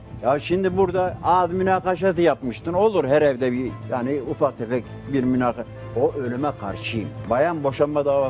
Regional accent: Adana, Turkey; Ya Adana benim memleketim mesela kardeşim.

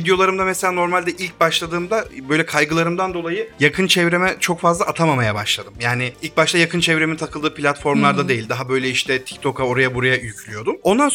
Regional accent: Ankara, Turkey; Aslında en temelden ben klasik bir Ankaralıyım. Doğma büyüme. Bayılıyorum Ankara'nın her şeyinde. Çok seviyorum. Bağlarında, tepelerinde. Ankara'da doğup büyüdükten sonra Kocaeli Üniversitesi'nde televizyon sinema okudum.

